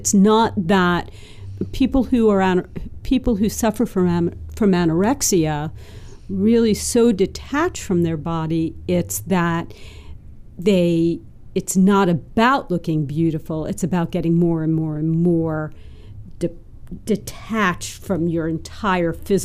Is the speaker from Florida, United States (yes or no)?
yes; Miami, Florida, United States; And I grew up in Miami.